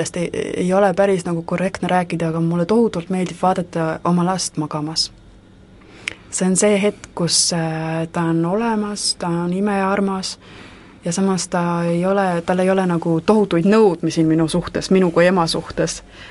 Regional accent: Saue, Harju County, Estonia; ma olin ikka pigem selline väga linnakeskne, kes ihaldas kesklinnas elamist, sest ma kunagi pärinen Saualt.

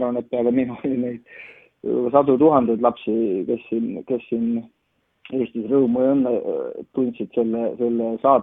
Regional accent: Järva County, Estonia; olen Järvamaad pärit, et Järvama poisi auks siis valid selle loo.

